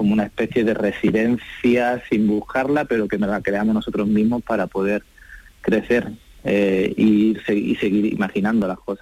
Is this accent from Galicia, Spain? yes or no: no; Andalusia, Spain; now in Barcelona, Spain; yo vivo en Barcelona y nosotros somos andaluces.